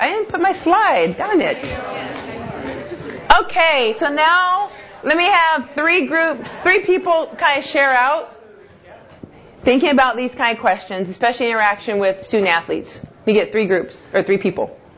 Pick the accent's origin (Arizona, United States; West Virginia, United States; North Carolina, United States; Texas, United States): Arizona, United States; Oh, by the way, I'm from Arizona, right by the border.